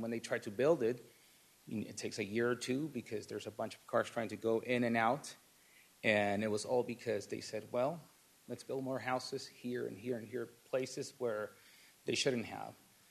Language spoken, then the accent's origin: English; Tijuana, Baja California, Mexico; English is a second language; now in United States; I'm a naturalized U.S. citizen, born and raised in Tijuana. When I was born, the city was about 600,000 people living there. As of now, there's a little bit over 2 million people.